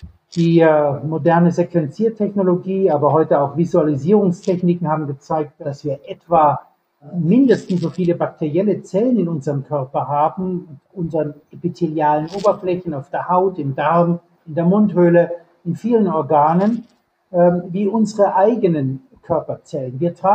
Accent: Bavaria, Germany; now in Kiel, Germany; Ich bin aufgewachsen in Bayern, hatte früh Interesse an der Vielfalt der Tierwelt

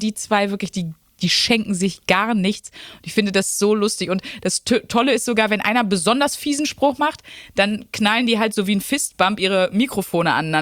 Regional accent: North Rhine-Westphalia, Germany; wir sind beide aus dem Ruhrgebiet. Unsere Omas kommen beide aus Altenessen, aus der Parallelstraße.

